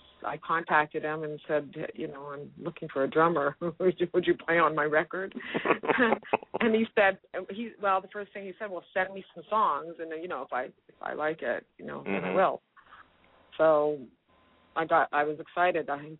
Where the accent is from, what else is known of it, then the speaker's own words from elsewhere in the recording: Toronto, Ontario, Canada; I grew up in High Park, and I was driving on High Park Avenue and in Toronto